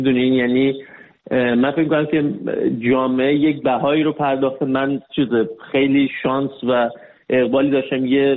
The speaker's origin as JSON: {"language": "Persian", "country": "Iran", "tie": "born or raised there", "said": "آدم نمیتونه توی ایران بزرگ شده باشه در شرایطی که ما بزرگ شدیم. من متولد 1360 هم، یعنی من با توی جنگ بزرگ شدم"}